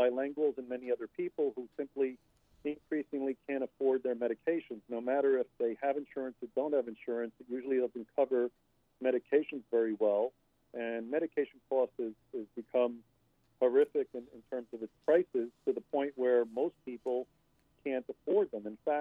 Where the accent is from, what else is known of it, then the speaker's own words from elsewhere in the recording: Spain; now in United States; I'm originally from Spain. I speak, you know, fluent Spanish and a few other languages, but I was raised in a multicultural Hispanic community